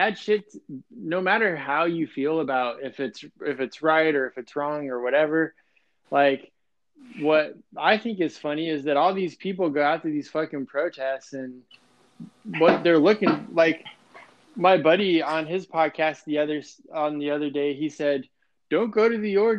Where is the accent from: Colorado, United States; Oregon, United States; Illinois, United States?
Colorado, United States; Denver; if you go drive down, like in Denver, I'm from Denver, and like entire downtown Denver has gotten destroyed by this, dude.